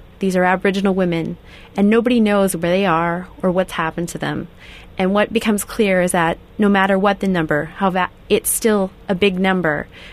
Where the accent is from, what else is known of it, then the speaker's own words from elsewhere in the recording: British Columbia, Canada; I know I grew up in the Okanagan Valley, and so the southern interior